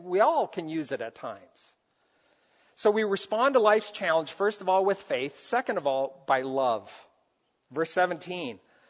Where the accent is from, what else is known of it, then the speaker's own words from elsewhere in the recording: Brazil; And I grew up in Brazil where it happened. We saw stuff.